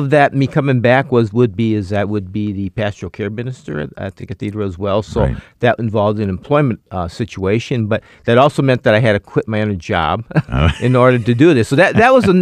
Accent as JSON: {"language": "English", "town": "St. Paul", "region": "Minnesota", "country": "United States", "tie": "born or raised there", "said": "So first 8 years of my life, I spent here and growing up in St. Paul. And then we moved with him and traveled around the world."}